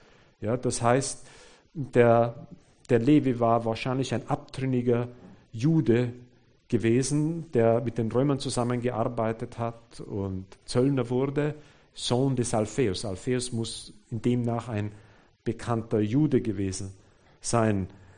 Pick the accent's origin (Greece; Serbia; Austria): Austria; Ich habe vor 20 Jahren ungefähr mitgearbeitet bei einer Gemeindegründung bei uns in Österreich, in Mattighofen.